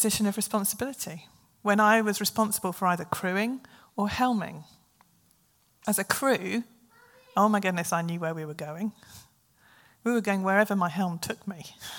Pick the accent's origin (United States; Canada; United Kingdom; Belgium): United Kingdom; Plymouth, South West England; I come from Plymouth